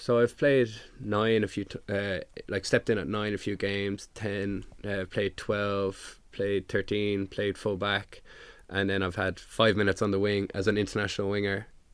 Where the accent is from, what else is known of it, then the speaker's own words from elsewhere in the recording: Howth, County Dublin, Ireland; Yeah, I'm from Howth.